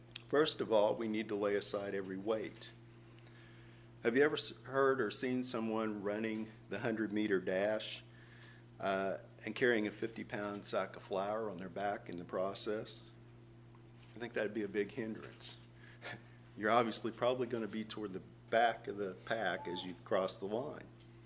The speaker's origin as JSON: {"language": "English", "town": "Salem", "country": "United States", "tie": "born or raised there", "said": "We used to go in the field next to our house where I grew up in Salem."}